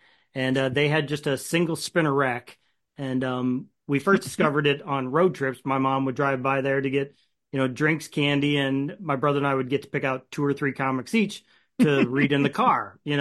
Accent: Ohio, United States; I didn't see treasuries a lot where I grew up in Ohio.

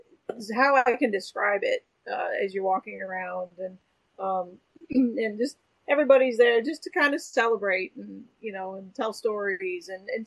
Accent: Connecticut, United States; No, I grew up in Connecticut, and our school, I was flipping through the records and there he was.

